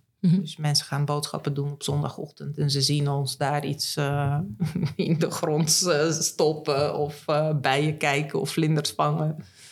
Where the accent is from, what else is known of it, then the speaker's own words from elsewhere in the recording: Bulgaria; moved away; omdat ik ook zelf bioloog ben en ik ben opgegroeid in Bulgarije in het groen. Ik kom wel uit de grote stad